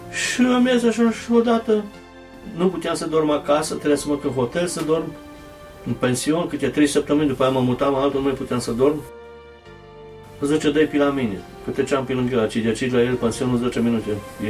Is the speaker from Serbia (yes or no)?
yes; Kladovo, Southern and Eastern Serbia, Serbia; now in Vienna, Austria; Vin din Serbia, unde se vorbește românește, Cladova îi zice, vis-a-vis de turnul Severin.